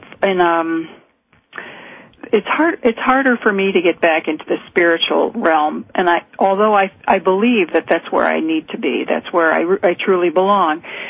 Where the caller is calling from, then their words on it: North Carolina, United States; I'm calling